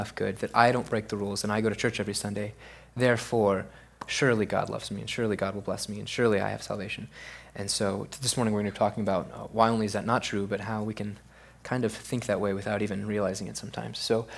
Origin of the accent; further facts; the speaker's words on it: Florida, United States; also born or lived in Austin, Texas; I'm originally from North Florida.